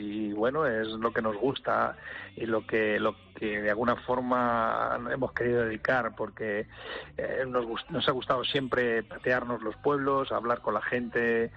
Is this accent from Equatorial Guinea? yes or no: no; Castilla-La Mancha, Spain; nosotros estamos afincados, somos castellano-manchegos y además somos ribereños también porque parte del grupo reside en Aranjuez.